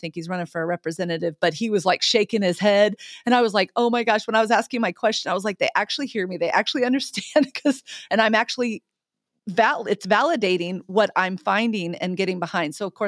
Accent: Smithville, United States; also born or lived in California; But I love Smithville. It is my hometown. And when I was in California, I always talked so highly about Smithville.

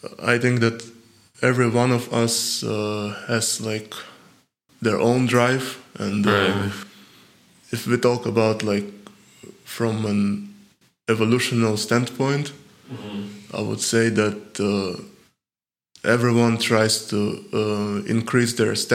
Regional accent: Ukraine; And because I grew up in Ukraine, sports was really respected.

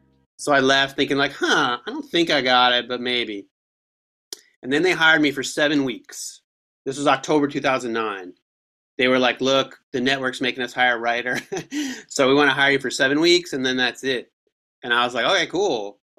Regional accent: Evanston, Illinois, United States; I'm like from Chicago or outside of Chicago in Evanston.

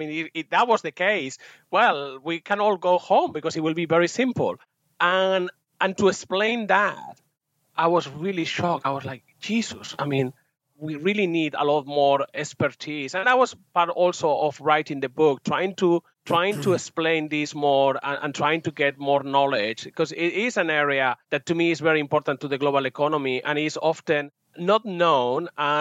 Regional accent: Spain; there was a coup d'etat in February of 81 in my home country, Spain. I was tiny. I was 4 years old, but I kind of have a foggy memory of it.

